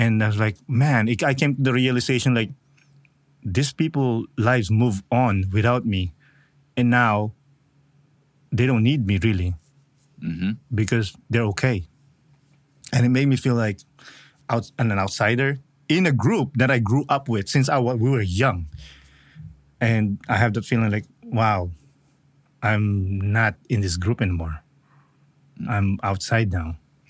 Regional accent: Philippines; now in Canada; I grew up in the Philippines

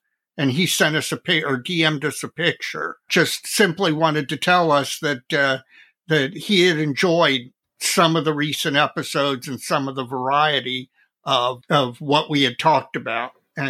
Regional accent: Richmond, Virginia, United States; it turns out that Frank and I grew up in Richmond, Virginia for a number of years. And where I used to live is not that far from where Frank is.

